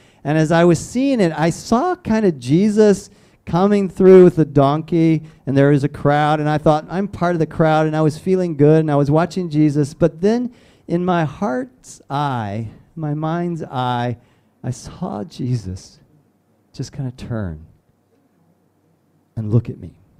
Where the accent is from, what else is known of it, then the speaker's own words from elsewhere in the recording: Nigeria; born there; I told you that I was born in Nigeria